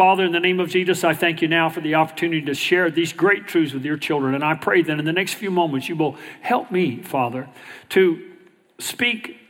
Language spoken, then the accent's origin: English; Texas, United States; You know, we always remember, I'm from Texas, and we pray a little different.